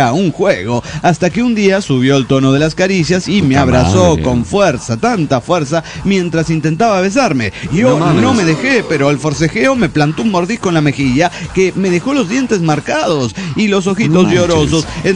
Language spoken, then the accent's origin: Spanish; Axochiapan, Morelos, Mexico; de Axochiapan, Morelos, México.